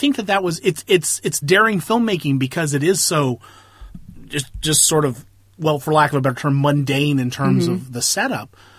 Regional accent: Columbus, Ohio, United States; because we're from Columbus, Ohio, and the OSU Buckeyes is the hometown team.

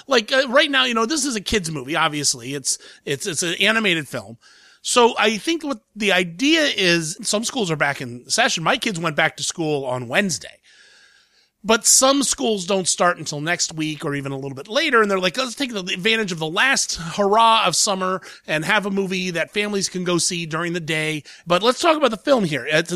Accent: Columbus, Ohio, United States; But I'm from Columbus. Screen it in my own town, you stupid idiots.

